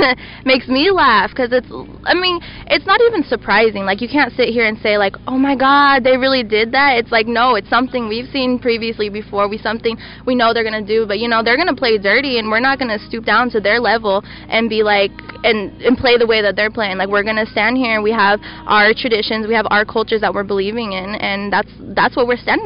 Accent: Flagstaff, Arizona, United States; I'm from Flagstaff, Arizona, too.

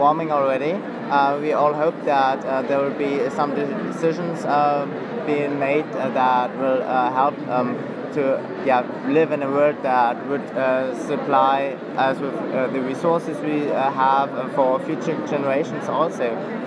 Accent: Germany; I'm from Germany, and I'm here in Paris on the Conference of Youth

